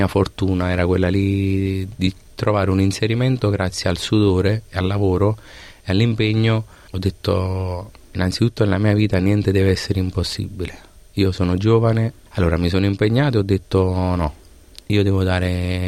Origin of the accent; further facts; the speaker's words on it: Naples, Campania, Italy; sono napoletano e ho la fortuna di essere nato nella città della pizza più famosa al mondo, la città di Totò e di Sofia Loren.